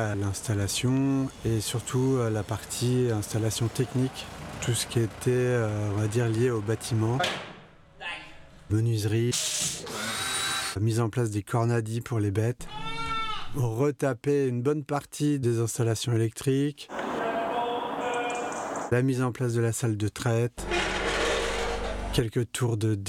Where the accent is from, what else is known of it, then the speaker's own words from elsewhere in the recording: Nantes, Pays de la Loire, France; Je suis urbain, je suis né à Nantes, j'ai grandi à Nantes, j'ai beaucoup voyagé